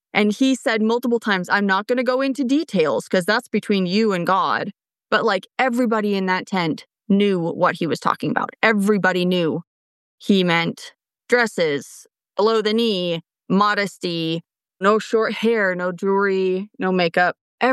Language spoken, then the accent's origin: English; Pacific Northwest, United States; Which we grew up in the Pacific Northwest.